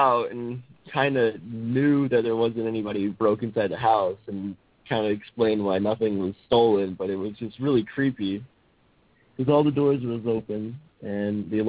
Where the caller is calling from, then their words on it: California, United States; California.